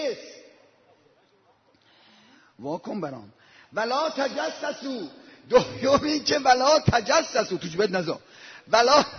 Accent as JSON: {"language": "Persian", "region": "Isfahan", "country": "Iran", "said": "این آقا اصفهان، شهر خودمون اصفهان، تو سب جماعت نشسته بودیم"}